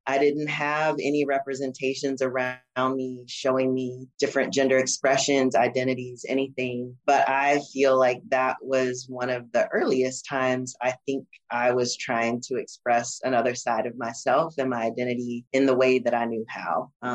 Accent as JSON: {"language": "English", "region": "North Carolina", "country": "United States", "tie": "born there", "said": "Well, I was born about an hour from Quala Boundary, which is where a lot of my ancestors are from. So in Western North Carolina, in the mountains."}